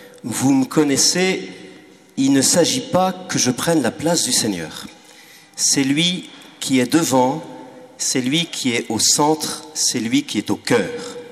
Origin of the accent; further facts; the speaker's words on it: Les Herbiers, Pays de la Loire, France; je suis né à Chavagne-en-Payet, scolarisé aux Herbiers.